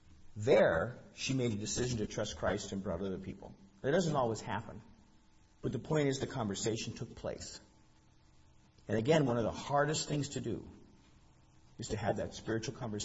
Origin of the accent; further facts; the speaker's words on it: Colorado, United States; I'm from Colorado. Sometimes Colorado doesn't score any points against Nebraska.